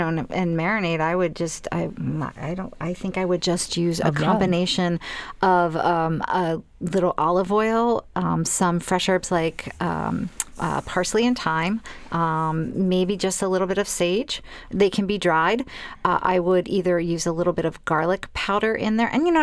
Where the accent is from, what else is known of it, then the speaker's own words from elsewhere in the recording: Holliston, Massachusetts, United States; Oh, I grew up outside of Boston. Wonderful.